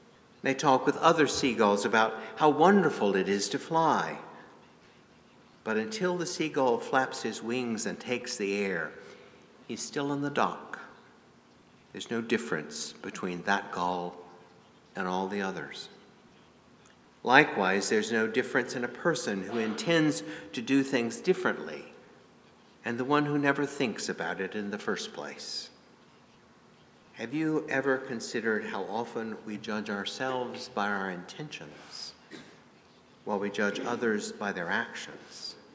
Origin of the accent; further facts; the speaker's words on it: Greensboro, North Carolina, United States; I grew up in Greensboro.